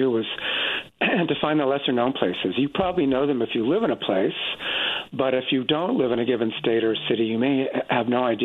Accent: California, United States; I grew up, my mother's from Arizona, I grew up in Southern California.

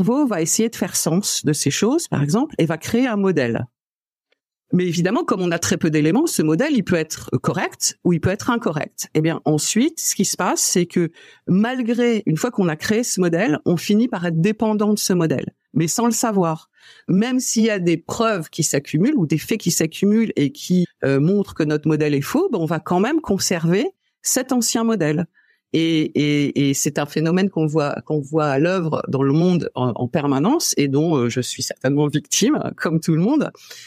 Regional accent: northern France, France; born there; je suis française, que je suis née dans le nord de la France

